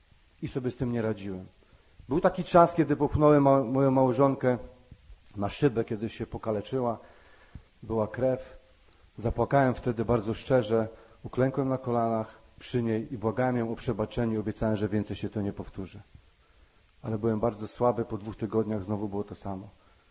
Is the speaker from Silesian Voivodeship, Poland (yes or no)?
yes; Silesian Voivodeship, Poland; Pojechałem na Śląsk, bo pochodzę z Górnego Śląska